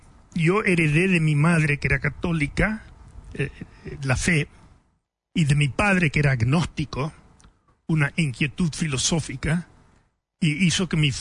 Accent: New York City, New York, United States; also born or lived in Philadelphia; Pero desde los 7 años en Nueva York, la ciudad de Nueva York, criado en Nueva York.

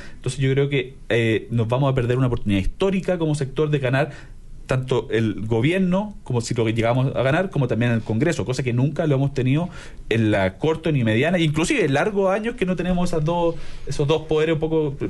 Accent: Chile; como chilenos nos privan de saber qué piensa ella en profundidad sobre un tema.

